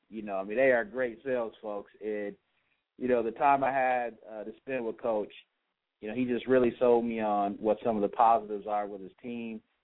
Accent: Kalamazoo, Michigan, United States; I'm from Kalamazoo, Michigan. A lot of folks out there listening know that.

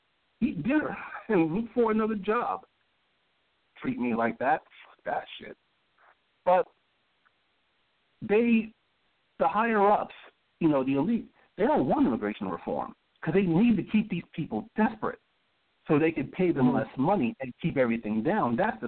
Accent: United States; I was just like, I'm an American.

